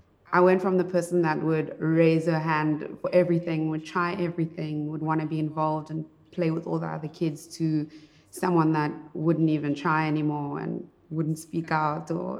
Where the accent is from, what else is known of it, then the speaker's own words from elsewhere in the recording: Durban, KwaZulu-Natal, South Africa; I am 26 years old. I'm from South Africa, Durban, KZN, and I am a singer-songwriter.